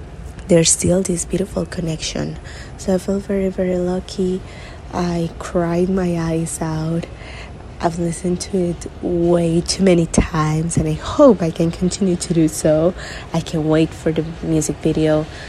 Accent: Colombia; I'm 26 years old, and I'm from Colombia.

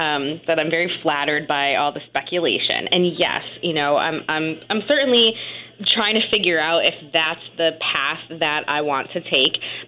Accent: New Britain, Connecticut, United States; I'm from New Britain. I'm from an urban community. I don't really come from much.

